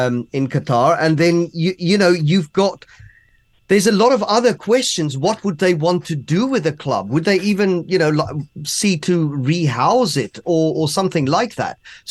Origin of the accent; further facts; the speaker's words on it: South Africa; But I grew up in South Africa. We don't get a lot of snow out there.